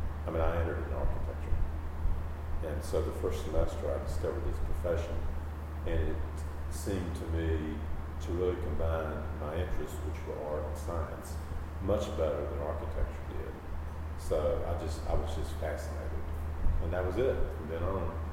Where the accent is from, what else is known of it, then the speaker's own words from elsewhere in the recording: Spivey's Corner, North Carolina, United States; Well, I'm from Eastern North Carolina. Not one specific place. My father was a Baptist minister, and we moved every 3 years. So the place I graduated from high school was Spivey's Corner, North Carolina.